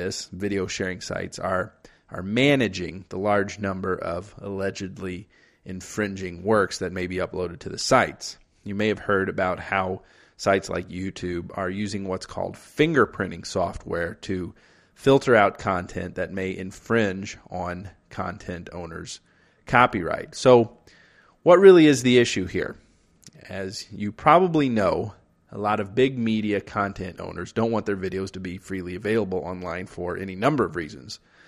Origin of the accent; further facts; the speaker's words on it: Naperville, Illinois, United States; he also lives here in my hometown of Naperville, Illinois.